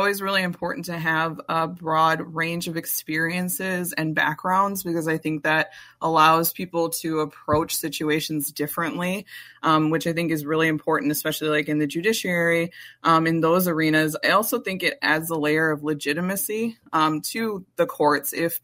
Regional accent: Milwaukee, Wisconsin, United States; And I know growing up, I'm from the Milwaukee area, but I don't think I met another black judge until I was probably in college or law school.

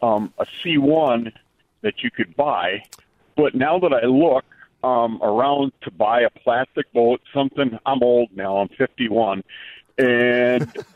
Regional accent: De Pere, Wisconsin, United States; I grew up in De Pere, Wisconsin, and my father and my mom had a rental, canoe rental company

